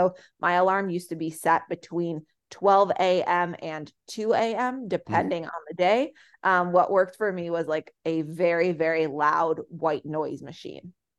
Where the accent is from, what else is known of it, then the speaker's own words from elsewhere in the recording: Chicago, Illinois, United States; because I'm very much from the Chicago area